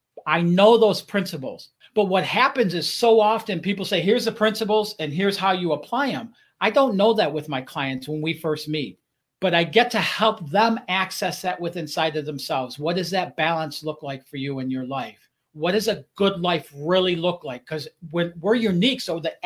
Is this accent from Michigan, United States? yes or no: yes; Detroit, Michigan, United States; You know, I growing up in Detroit, you know, I played hockey.